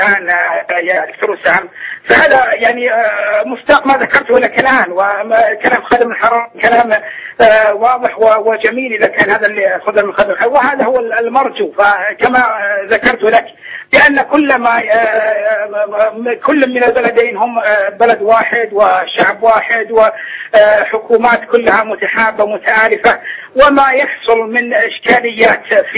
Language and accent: Arabic; Saudi Arabia; فبلدنا ولله الحمد بلدنا السعودية